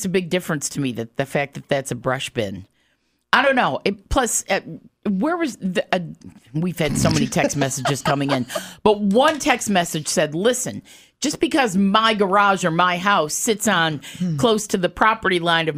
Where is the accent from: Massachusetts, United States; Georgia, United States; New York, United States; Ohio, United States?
Massachusetts, United States; Boston; Steve, I'm from Boston in the harbor.